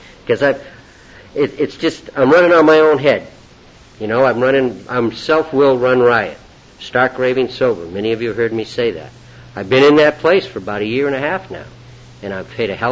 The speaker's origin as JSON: {"language": "English", "region": "East Coast", "country": "United States", "also_born_or_lived": "Boston", "said": "I'm from the East Coast originally"}